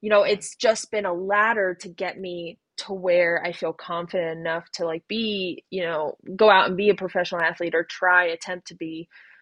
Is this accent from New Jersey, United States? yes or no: yes; Sparta, New Jersey, United States; also born or lived in North Carolina; I grew up near Lake Mohawk